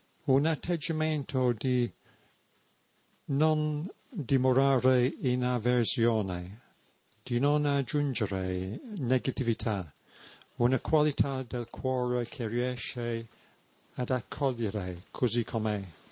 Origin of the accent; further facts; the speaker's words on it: England, United Kingdom; Italian is a second language; Però essendo un inglese ben educato, non riuscivo a dire vattene via, lasciami in pace, come avrei voluto.